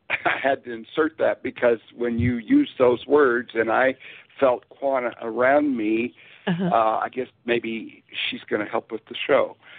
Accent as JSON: {"language": "English", "region": "Illinois", "country": "United States", "tie": "born or raised there", "said": "I was born in Spoon River Valley in the central part of Illinois, Abe Lincoln land. My hometown, he was a circuit judge."}